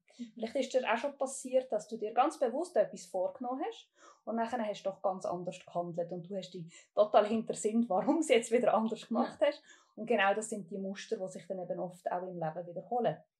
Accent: Aargau, Switzerland; now in Central Switzerland, Switzerland; Wie ihr vielleicht schon gehört, ich komme ursprünglich aus dem Fricktal. Bin aber mittlerweile in der Zentralschweiz daheim.

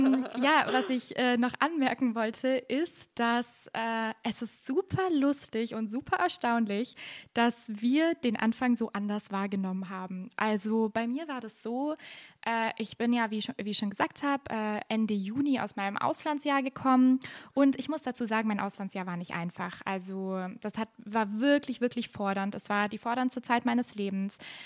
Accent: Germany; Wir durften uns nicht kenntlich machen als Deutsche bzw. Nicht-Franzosen.

